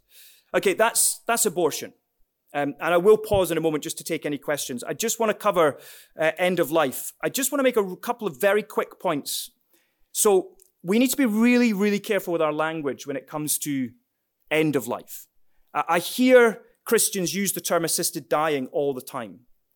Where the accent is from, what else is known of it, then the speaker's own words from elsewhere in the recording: Scotland, United Kingdom; I'm from Scotland, yeah.